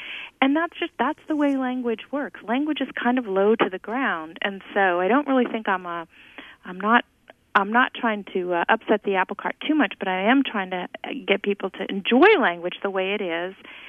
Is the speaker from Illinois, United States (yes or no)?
no; Hawaii, United States; I grew up in Hawaii, and I grew up speaking standard English at home, at the dinner table, and on the phone, which my parents insisted upon. And Pidgin English, which is our Hawaiian Creole, in school and on the beach and with my friends.